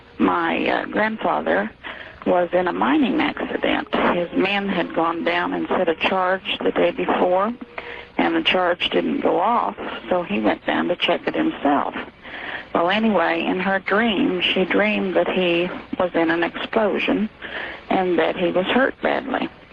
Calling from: Oklahoma, United States; I'm calling from Oklahoma, and I'm listening to KFH in Wichita, Kansas.

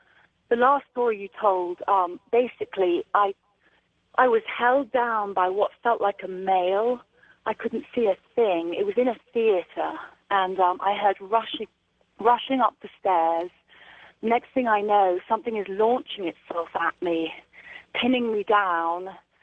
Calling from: Santa Fe, New Mexico, United States; I'm calling from Santa Fe, New Mexico.

